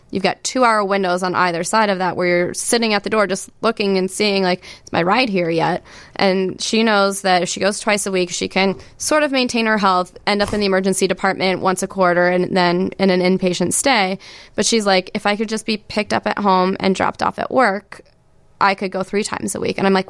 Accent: Iowa, United States; I grew up in Iowa, in a town of like 25,000 people.

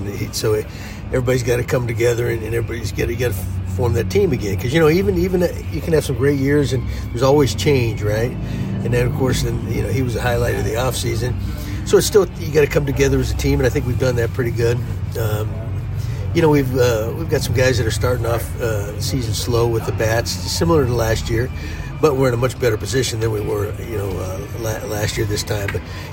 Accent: Ireland; An old Irishman. I'm an Irishman

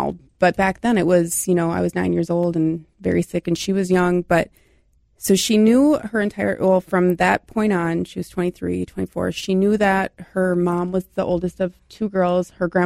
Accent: Minnesota, United States; Well, I am from the Twin Cities area. I moved down to Red Wing in 2023

